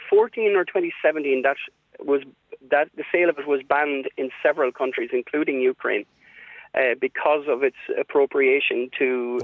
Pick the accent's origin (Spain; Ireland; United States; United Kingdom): Ireland; Wexford, Leinster; I'm originally from Wexford